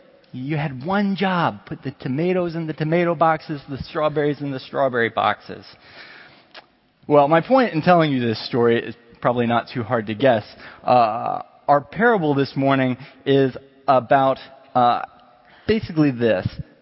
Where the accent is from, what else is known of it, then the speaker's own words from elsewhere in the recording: Cary, North Carolina, United States; also born or lived in New York; But North Carolina is actually my hometown. While we were living in New York for the last 5 years before moving to New York, I actually grew up just down the road in Cary.